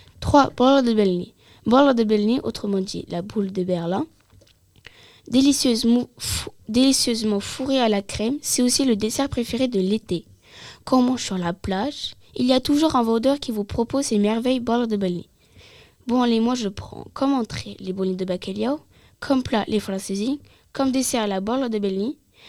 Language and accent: French; Portugal; Bonjour, aujourd'hui je vais vous présenter la nourriture du Portugal car je suis portugaise.